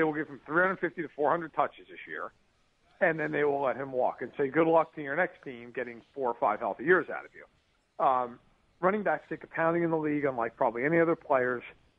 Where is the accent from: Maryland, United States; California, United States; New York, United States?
New York, United States; because I grew up in New York, so I'm a Knicks fan and I'm a New Jersey Devils fan in hockey.